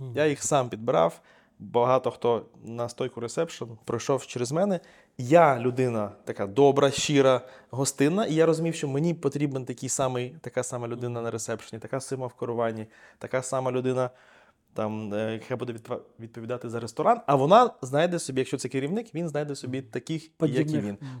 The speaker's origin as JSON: {"language": "Ukrainian", "town": "Odesa", "region": "Odesa Oblast", "country": "Ukraine", "said": "і що я одесит, і це сприймалося як інший всесвіт."}